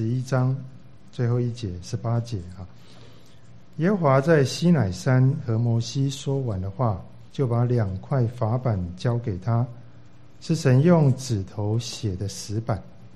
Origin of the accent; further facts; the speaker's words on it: Taiwan; 我来自台湾，台湾校园书坊出版社的总编辑。